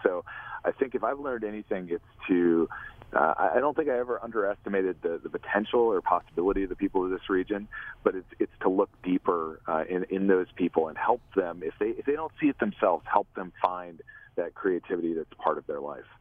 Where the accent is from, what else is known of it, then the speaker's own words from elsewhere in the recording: Milbank, South Dakota, United States; he's going to spend Thursday in Little Milbank, South Dakota, which happens to be my hometown, doing an art installation.